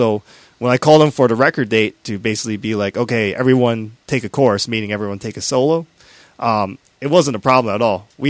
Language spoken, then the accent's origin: English; United States; born there; I mean, you know, I was born here in America, and I went through the school system where there was jazz band and stuff like that, right?